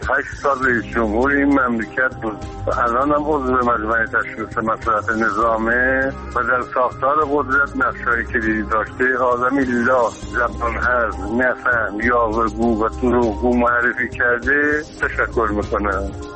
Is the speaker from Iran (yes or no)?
yes; Iran; بنده به عنوان یک ایرانی